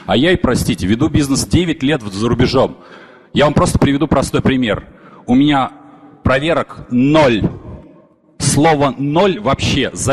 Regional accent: Russia; Я не из Украины, я из России.

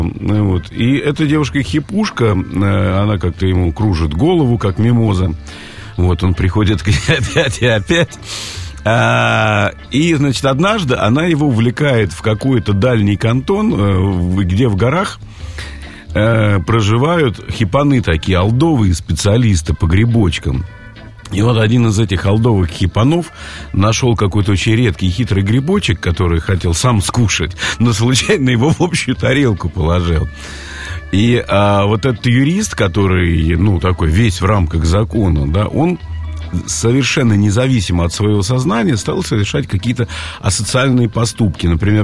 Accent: Donbas, Ukraine; я, например, там о Донбассе думаю всегда, поскольку я тамошний уроженец.

